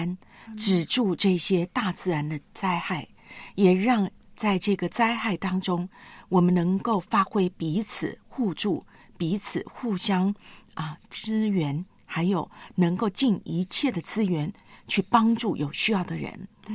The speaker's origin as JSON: {"language": "Chinese", "country": "Taiwan", "tie": "born or raised there", "said": "所以台湾呢，我就看到我老家那边的朋友们就说已经发了这个海啸警告了"}